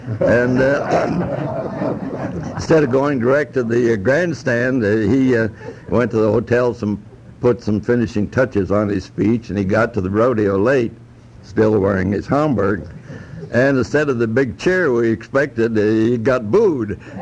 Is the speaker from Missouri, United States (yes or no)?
no; Nebraska, United States; I came from Nebraska, and I used to deliver papers to his house when he was governor.